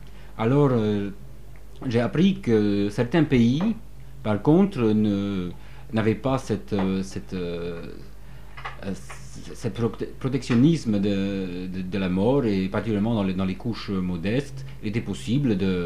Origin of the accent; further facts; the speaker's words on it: Poland; Vous voulez dire que je viens de Pologne?